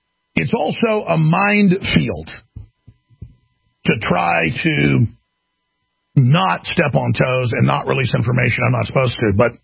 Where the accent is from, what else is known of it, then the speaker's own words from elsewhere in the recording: Dallas, Texas, United States; now in Austin, United States; where I grew up in Dallas, Texas.